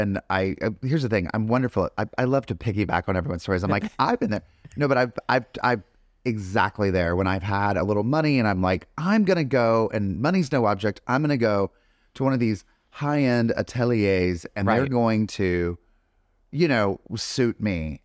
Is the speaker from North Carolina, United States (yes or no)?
yes; North Carolina, United States; because growing up in North Carolina, we never really had black and white cookie.